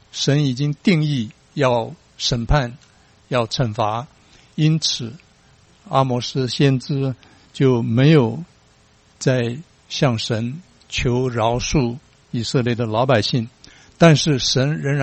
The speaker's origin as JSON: {"language": "Chinese", "country": "China", "said": "所以当我们中国人，如果你旅游到中东去看到这个叶子的时候，你不会说它是无花果，你会说它是桑树。"}